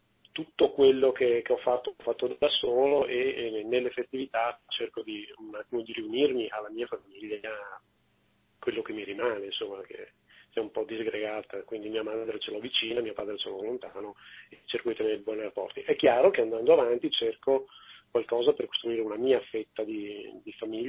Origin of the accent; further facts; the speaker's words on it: Veneto, Italy; Io sono veneto e quindi per arrivare a Latina ci metto tanto, tanto tempo.